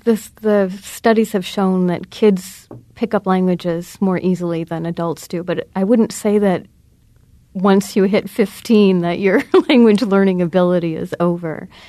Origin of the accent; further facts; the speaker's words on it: New England, United States; Well, I grew up in New England, and I grew up speaking English. My family was Anglophone.